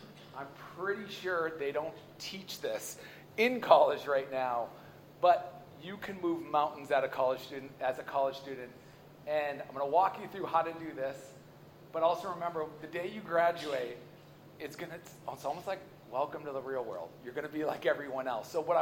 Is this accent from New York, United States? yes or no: no; Massachusetts, United States; I'm a PK. Born and raised on the North Shore of Boston.